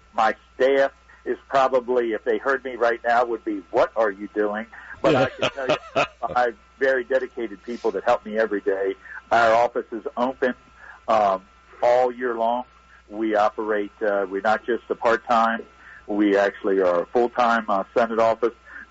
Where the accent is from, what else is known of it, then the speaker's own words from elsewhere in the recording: Maryland, United States; So I grew up in St. Mary's County. Of course, my family's been there for generations